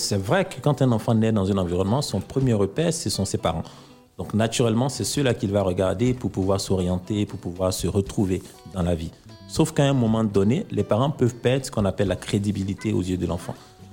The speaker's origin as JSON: {"language": "French", "region": "Abidjan", "country": "Côte d’Ivoire", "said": "Chez nous, à Abidjan, on dit le chimpanzé est vilain, mais sa maman l'aime."}